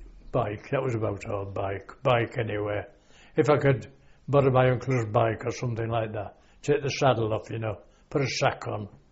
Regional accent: Selby, Yorkshire and the Humber, United Kingdom; I was brought up in Selby, yeah. Selby, Yorkshire.

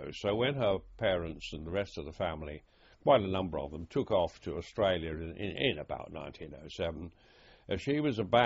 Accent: Twickenham, London, United Kingdom; born there; I was born in Twickenham, Tower Road, Twickenham, on the 3rd of October 1919.

